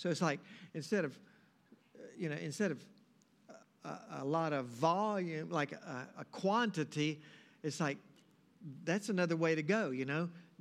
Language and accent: English; United States; And I'd kind of been spoiled, you know, growing up in America.